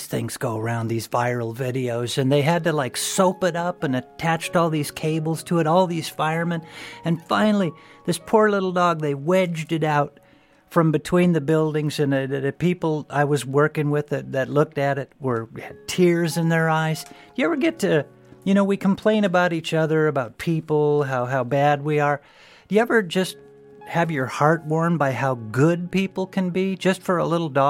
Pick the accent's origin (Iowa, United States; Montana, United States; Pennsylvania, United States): Iowa, United States; In Missouri, I grew up in Iowa, the next state north of Missouri, and love to go down there sometimes.